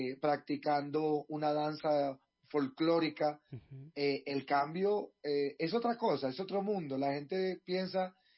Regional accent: Barranquilla, Atlántico, Colombia; lo vamos a celebrar aquí, como buen barranquillero que soy

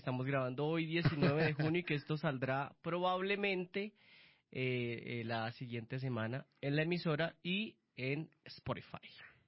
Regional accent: Bogotá, Colombia; como buen rolo, sufro de miedos

